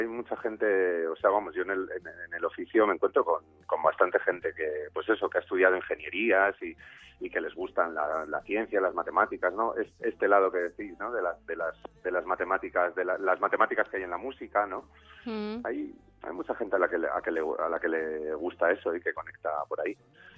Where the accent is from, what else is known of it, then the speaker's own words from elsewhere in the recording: Navia, Asturias, Spain; moved away as an adult; also born or lived in Oviedo; now in Madrid, Spain; De Navia, sí. Yo me crié en Navia hasta los 18 años. A los 18 me fui a vivir a Oviedo a estudiar la carrera y cuando la terminé muchos años después me vine a vivir a Madrid.